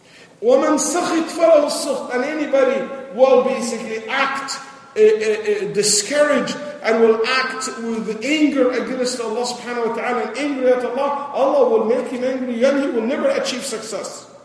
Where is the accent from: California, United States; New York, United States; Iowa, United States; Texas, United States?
Texas, United States; I always use this example since I'm from Texas.